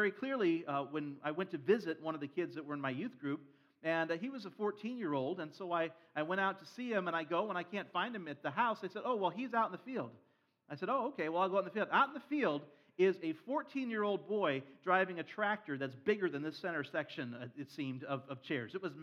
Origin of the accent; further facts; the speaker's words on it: Ohio, United States; Now, I grew up in Ohio, northern Ohio, and not really a farming area, but just south of us, there were, you know, farming areas.